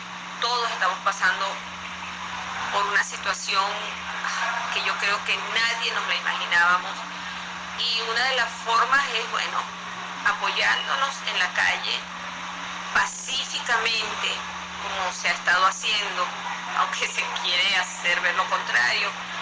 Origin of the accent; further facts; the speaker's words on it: Venezuela; como madre, como venezolana, como mujer